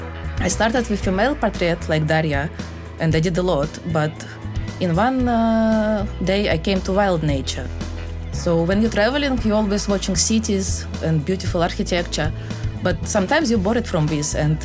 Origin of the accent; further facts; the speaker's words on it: Russia; English is a second language; also born or lived in Europe; now in Dubai, United Arab Emirates; I am originally from Russia, but about, I think, 10 years, we were living in Europe with my family.